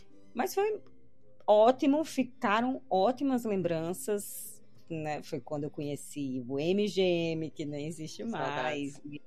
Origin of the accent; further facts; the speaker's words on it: Natal, Rio Grande do Norte, Brazil; nessa época eu morava em São Paulo. Eu sou de Natal, né? Mas nessa época eu morava em São Paulo.